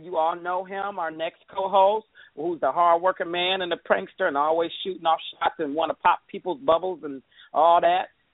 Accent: Romulus, Michigan, United States; now in San Diego, United States; I'm a bachelor here in San Diego, California. I'm from Romulus, Michigan, and I've been doing a show for now 3 seasons.

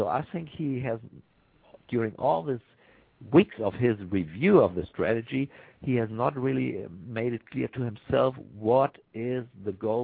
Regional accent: Berlin, Germany; The American troops stayed in my hometown called Berlin for decades.

